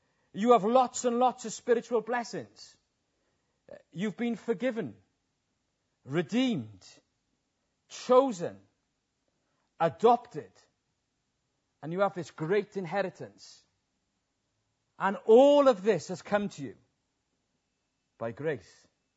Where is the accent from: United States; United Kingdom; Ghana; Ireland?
United Kingdom; Wales; And I feel very pleased you've welcomed me as a Welshman.